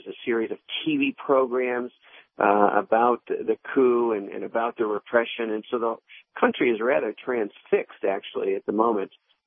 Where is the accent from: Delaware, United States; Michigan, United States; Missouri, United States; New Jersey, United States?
Michigan, United States; Ann Arbor; I grew up in Ann Arbor, and so I'm a Motown boy on the outskirts